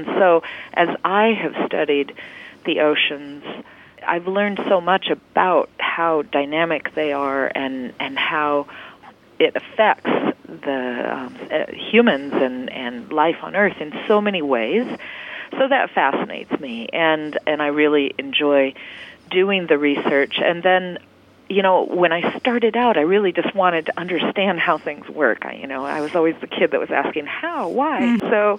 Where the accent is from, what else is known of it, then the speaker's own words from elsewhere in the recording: Pacific Northwest, United States; I grew up in the Pacific Northwest, always near the water.